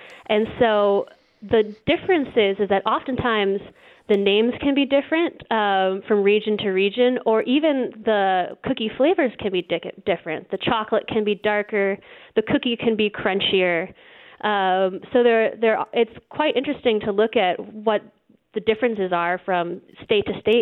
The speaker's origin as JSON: {"language": "English", "town": "San Jose", "region": "California", "country": "United States", "tie": "born or raised there", "said": "So I grew up in San Jose, California, and down the street from my house, there was an apartment complex owned by our local opera house."}